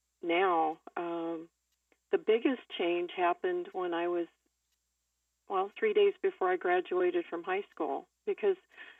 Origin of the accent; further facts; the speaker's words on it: Fresno, California, United States; Well, I grew up in Fresno, California, where I am now.